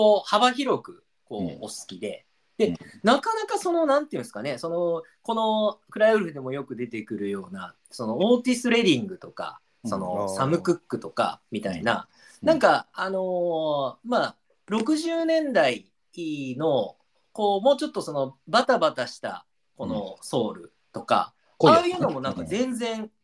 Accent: Gifu, Japan; now in Osaka, Japan; で僕岐阜県出身で

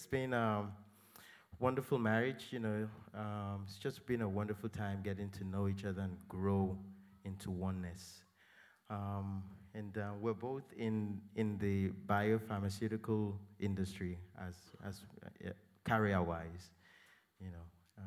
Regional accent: Nigeria; now in United States; And we are both originally from Nigeria.

